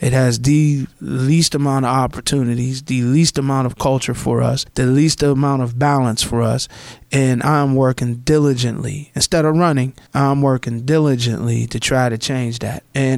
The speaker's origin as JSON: {"language": "English", "town": "New York City", "region": "New York", "country": "United States", "tie": "born or raised there", "said": "First half of my childhood, I grew up in New York City, of course, Harlem."}